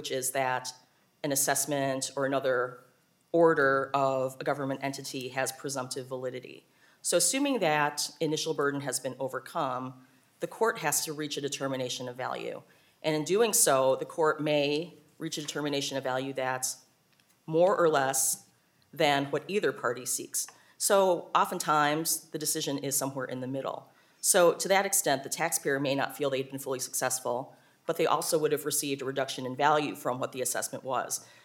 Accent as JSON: {"language": "English", "region": "Wisconsin", "country": "United States", "also_born_or_lived": "Washington, D.C.", "lives_now": "Minnesota, United States", "said": "I am originally from the Milwaukee suburbs, so neighbor to the east, but I came to Minnesota for law school in 1990"}